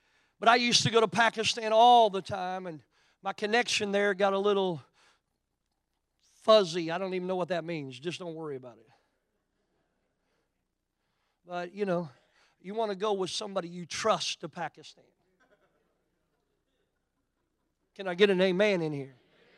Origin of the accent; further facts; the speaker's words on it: Oklahoma, United States; And because I come from Oklahoma, I don't speak Urdu any better than you do.